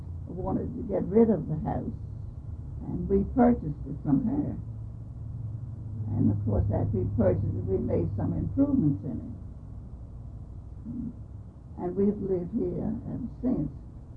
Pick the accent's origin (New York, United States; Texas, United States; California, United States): California, United States; Vallejo; born there; I was born in Vallejo.